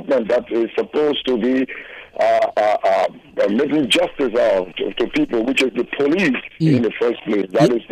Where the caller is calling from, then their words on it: Riverdale, Georgia, United States; I call from Stockton Creek, Riverdale, Georgia.